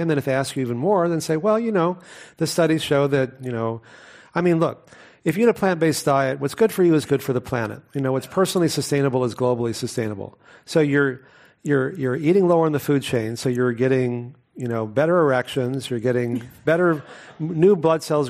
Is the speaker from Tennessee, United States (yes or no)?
no; Texas, United States; I grew up in Texas eating them all the time until I was 19